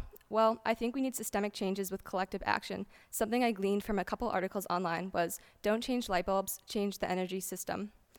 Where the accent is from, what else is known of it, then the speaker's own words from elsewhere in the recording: Sharon, United States; I grew up in Sharon, and I'm now a senior at Sharon High School, about to graduate.